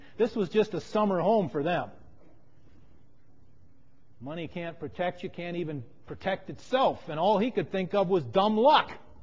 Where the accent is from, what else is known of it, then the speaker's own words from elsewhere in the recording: Oregon, United States; In my home state of Oregon, they use the Indian name Chinook.